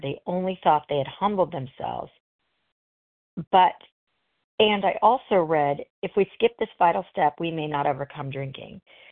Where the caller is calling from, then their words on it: Los Angeles, California, United States; calling from Los Angeles.